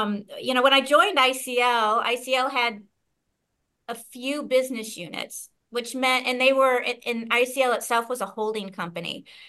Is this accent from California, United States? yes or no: no; St. Louis, Missouri, United States; I'm from St. Louis, so my family is here, and to pick up and leave is not always an easy decision.